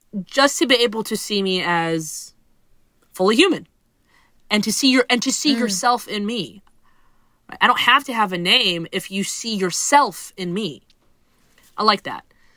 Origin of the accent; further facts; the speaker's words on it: Huntsville, Alabama, United States; I think that that resiliency, it was very important to me because I grew up in Alabama.